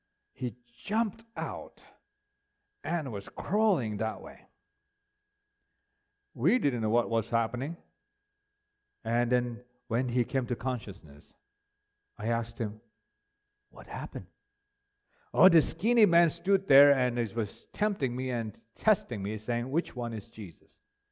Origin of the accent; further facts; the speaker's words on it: India; And I said, oh, I'm not Japanese. I'm from India. No, you're not. I said, I am. He says, no, you don't look like one.